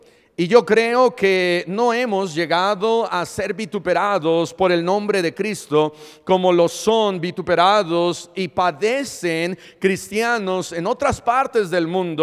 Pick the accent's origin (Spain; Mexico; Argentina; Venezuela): Mexico; Puebla; Y pues somos de Puebla.